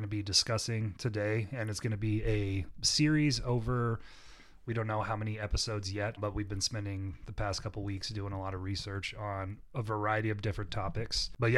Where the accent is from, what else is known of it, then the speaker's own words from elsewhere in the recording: Omaha, Nebraska, United States; you know, we're from Omaha, Nebraska, and we're big Creighton fans.